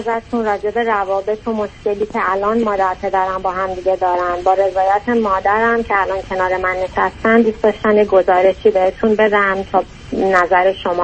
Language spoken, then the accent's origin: Persian; Iran; من و برادرم که خارج از ایران زندگی میکنیم و مقیم اینجا هستیم